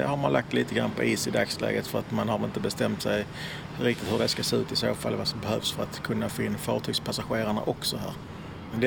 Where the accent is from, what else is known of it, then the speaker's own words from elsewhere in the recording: Malmö, Skåne, Sweden; now in Höllviken, Sweden; Nej, några mil bort från Höllviken är jag. Dock är jag uppväxt i Malmö själv.